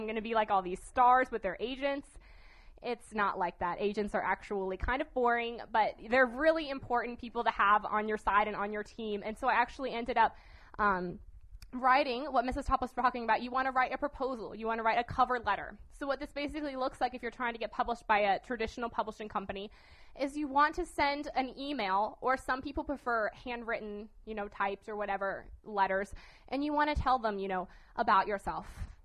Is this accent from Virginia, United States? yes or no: yes; Virginia, United States; I am from Virginia, so I'm kind of like saying y'all as much as I can this week because I keep getting weird looks whenever I say it